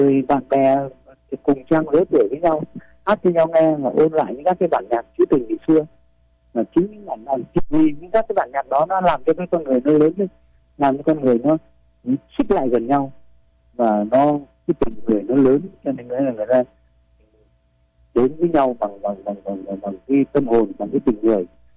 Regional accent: Hanoi, Vietnam; Tôi thì gốc Hà Nội, xin chuyển ra Hà Nội, bé lớn lên tại Hà Nội.

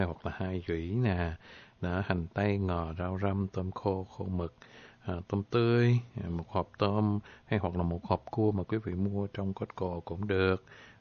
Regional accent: Huế, Thừa Thiên Huế, Vietnam; mà em người Huế chị

